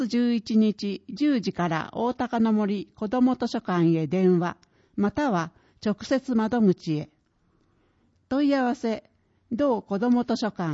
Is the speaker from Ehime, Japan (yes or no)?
no; Chiba, Japan; 雪国ではない千葉県で生まれ育った私ですが、スキーには思い入れが強く、流山のいとこたちとスキー部を作っていたほどです。